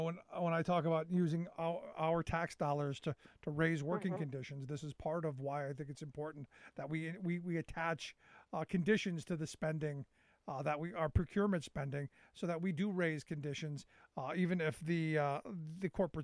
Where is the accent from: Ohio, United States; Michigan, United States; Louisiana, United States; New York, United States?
Ohio, United States; Cleveland; And I watched it happen growing up in Cleveland. Cleveland was an industrial powerhouse, and it was stripped of its economic might